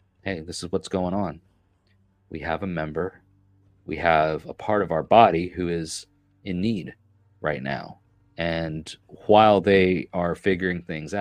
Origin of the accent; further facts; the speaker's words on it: New York, United States; I remember growing up in New York working on a farm as a kid.